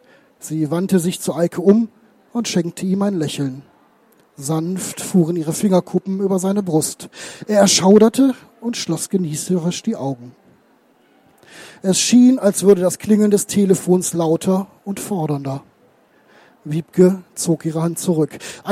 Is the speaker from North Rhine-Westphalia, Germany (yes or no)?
yes; North Rhine-Westphalia, Germany; Er ermittelt mittlerweile also nicht nur in meiner Heimat im Bergischen Land